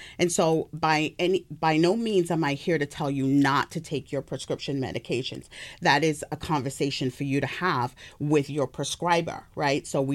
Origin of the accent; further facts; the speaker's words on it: United Kingdom; accent: British; But I also have a British accent. So if I'm talking Ooh. To family from the UK, then, you know, Ooh. My accent naturally emerges.